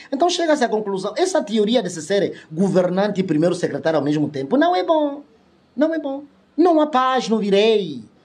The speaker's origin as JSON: {"language": "Portuguese", "country": "Angola", "said": "Eu sou angolano, eu sou timbundo. Eu sou filho desta província, eu sou da Angola."}